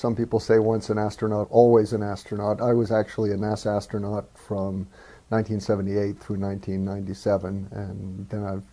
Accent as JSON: {"language": "English", "town": "New York City", "region": "New York", "country": "United States", "tie": "born or raised there", "said": "Well, I grew up in New York City in the suburbs of New York, and my dad used to take me pretty regularly to the planetarium."}